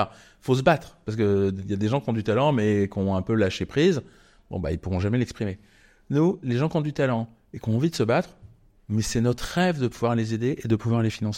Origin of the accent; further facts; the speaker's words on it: Normandy, France; Je suis normand d'origine